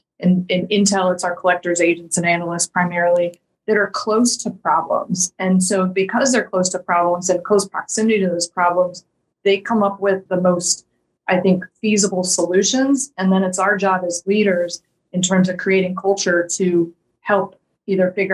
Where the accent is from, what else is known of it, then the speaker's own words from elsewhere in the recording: Orlando, Florida, United States; I grew up in Orlando, Florida. I worked at Disney World.